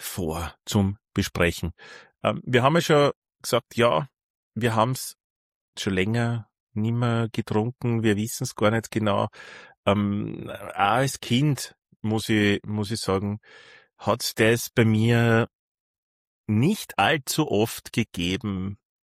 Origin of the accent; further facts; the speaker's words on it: Salzburg, Austria; Normal nehme ich ja, wie ihr wisst, aus meinem Podcast-Studio im Burgenland auf. Aber heute komme ich aus Salzburg. Ich bin auf Heimatbesuch.